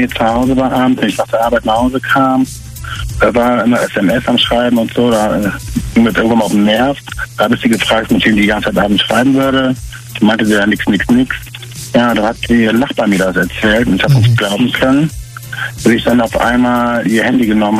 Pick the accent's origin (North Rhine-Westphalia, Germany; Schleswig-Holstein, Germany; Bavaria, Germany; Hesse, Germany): North Rhine-Westphalia, Germany; Bonn; Ich bin 34 Jahre alt, komme aus Bonn.